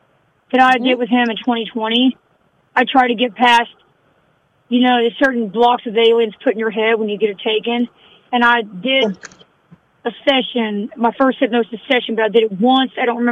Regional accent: Texas, United States; now in Norman, United States; so I'm living in Norman, Oklahoma for now, but I'm from Texas originally.

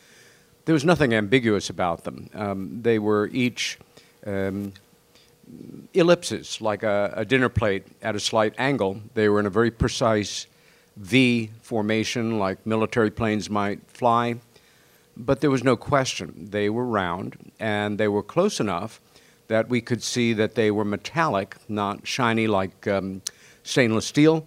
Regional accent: New York, United States; I was born in New York City, but my sisters and I grew up in a little village on Long Island.

